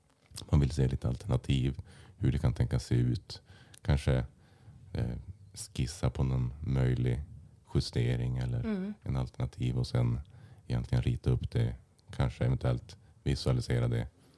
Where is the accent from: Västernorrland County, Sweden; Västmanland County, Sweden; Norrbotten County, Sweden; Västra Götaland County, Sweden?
Västernorrland County, Sweden; Örnsköldsvik; Jag är född och uppvuxen här i Övik.